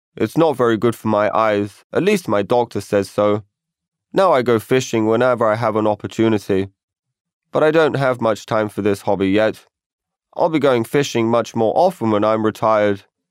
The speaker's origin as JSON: {"language": "English", "country": "India", "moved": "as an adult", "lives_now": "United States", "said": "I'm from India, and we have traditions of cooking vegetables there."}